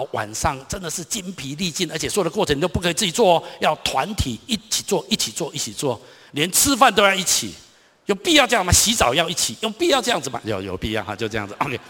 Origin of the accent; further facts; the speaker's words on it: Taichung, Taiwan; 我从小在台中长大，我读立新国小、双十国中、台中一中、东海大学